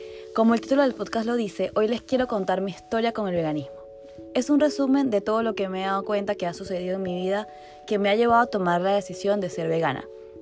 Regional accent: Venezuela; soy de Venezuela. Y en mi país, mi familia tiene una finca con animales de granja.

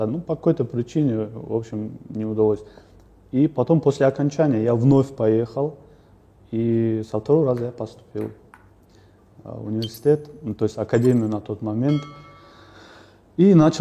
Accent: Kinkhi, Chechnya, Russia; born there; Я родился в селении Кинхи.

